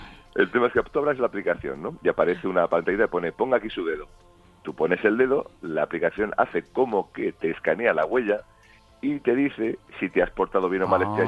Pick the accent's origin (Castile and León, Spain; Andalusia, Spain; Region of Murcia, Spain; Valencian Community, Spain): Region of Murcia, Spain; Murcia; en mi tierra, en Murcia